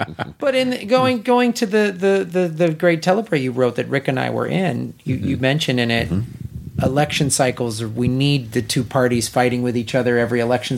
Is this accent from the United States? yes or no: yes; United States; I'm obviously of Irish heritage, but you know, I'm an American. You know, I've never been to Ireland